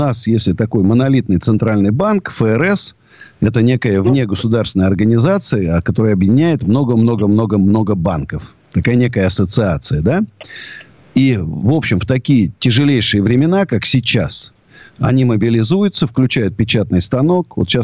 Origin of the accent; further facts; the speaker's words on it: Moscow, Russia; я русский до мозга. Я даже не русский, я даже москвич. Я знаю, москвичей не очень любят, но я так люблю Москву, что я могу жить только вот в своем этом домике, в своем старинном особняке.